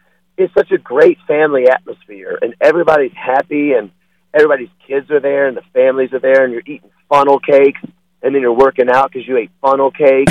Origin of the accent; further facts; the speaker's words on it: Memphis, Tennessee, United States; I'm from Memphis, and so I love that really humid weather.